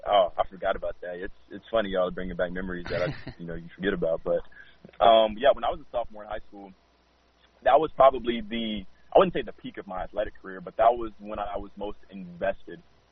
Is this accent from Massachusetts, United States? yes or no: no; Murfreesboro, Tennessee, United States; And I come from Murfreesboro, Tennessee, which is a huge football county or a huge football city.